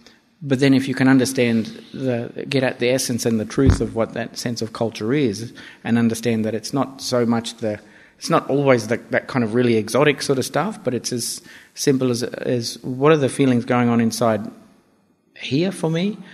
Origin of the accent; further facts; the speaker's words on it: Bundaberg, Queensland, Australia; when I'm an 8-year-old kid in Bundaberg, my hometown, fishing in the, chucking a line in the Burnett River, and I look across and I see Paddy's Island